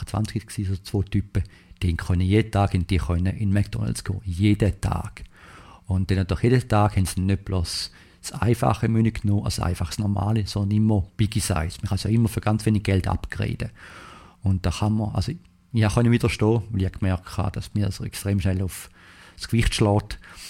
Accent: Switzerland; now in United States; als Schweizer da in Amerika, als typischer Schweizer

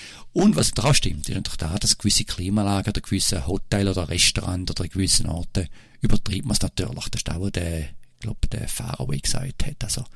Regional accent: Switzerland; ich als Schweizer bin nicht unbedingt

